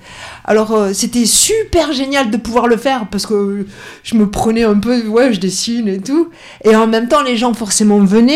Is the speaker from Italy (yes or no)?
no; Perpignan, Occitanie, France; born there; moi, je suis née à Perpignan, à côté du quartier gitan qui s'appelle Saint-Jacques.